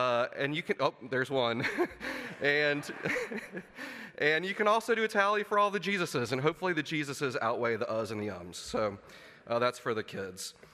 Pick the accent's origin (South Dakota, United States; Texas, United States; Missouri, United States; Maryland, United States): Missouri, United States; St. Louis; When I first preached a sermon, like about 18 years ago at the church that I grew up in St. Louis, Missouri